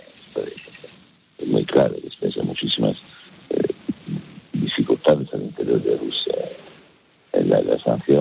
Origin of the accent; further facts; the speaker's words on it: Italy; Spanish is a second language; importar en mi país mi experiencia internacional, mi experiencia a nivel europeo para llegar a Italia en este momento muy particular